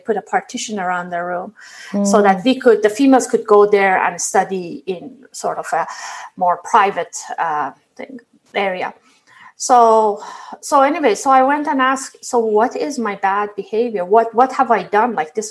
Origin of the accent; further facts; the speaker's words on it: Iran; now in Canada; I am an immigrant to Canada, and I grew up in Iran.